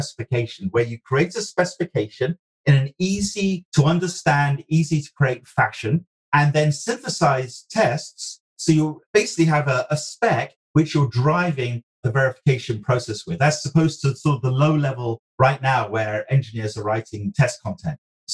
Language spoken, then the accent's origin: English; United Kingdom; I'm British.